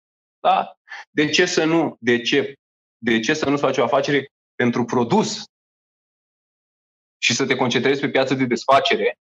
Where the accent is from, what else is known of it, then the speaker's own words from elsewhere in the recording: Romania; Adică facem exact românește, da? Noi suntem români până la capăt.